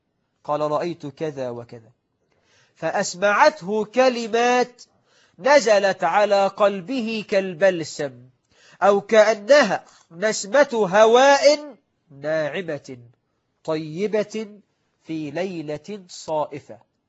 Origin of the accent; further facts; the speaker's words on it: Egypt; إحنا كمصريين أخوال جميع العرب